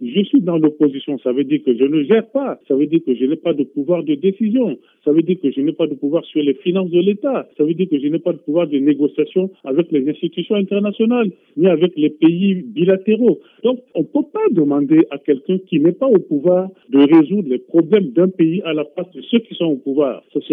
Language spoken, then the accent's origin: French; Central African Republic; Je le dis parce qu'en tant que Centrafricain, je constate que notre pays s'enfonce.